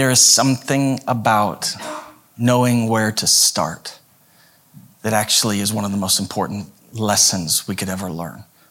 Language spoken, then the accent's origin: English; Idaho, United States; And so and I grew up in Idaho, where at 14 there's needed help around the farms and the kind of outlying areas.